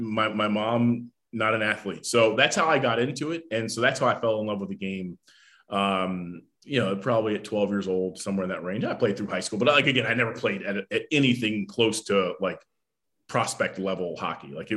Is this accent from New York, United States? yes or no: no; Maryland, United States; I grew up in Maryland.